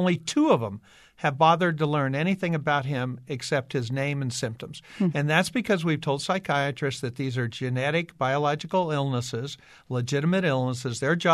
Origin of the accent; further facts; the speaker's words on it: Washington, District of Columbia, United States; what's going on in my hometown of Washington, D.C.